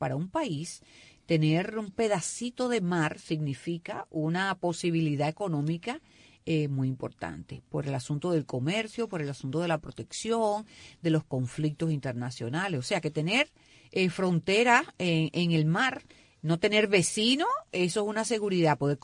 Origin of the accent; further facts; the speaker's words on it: Cuba; como los cubanos vivimos en una isla